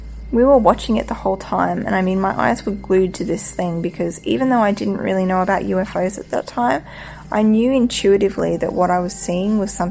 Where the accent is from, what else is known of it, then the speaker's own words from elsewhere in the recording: Queensland, Australia; the little town I grew up in North Queensland on the east coast of Australia.